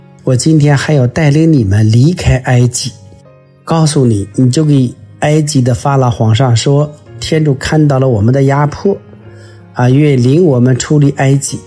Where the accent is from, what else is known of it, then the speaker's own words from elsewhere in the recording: China; 你看看我们中国人有多少神，数都数不过来